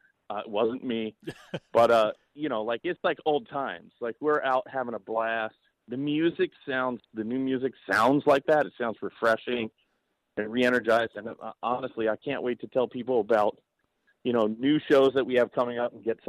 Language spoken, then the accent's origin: English; York, Pennsylvania, United States; I never expected to come back home. I never expected to be back in my hometown, but we've built United Fiber and Data and the Think Loud companies all here in our hometown.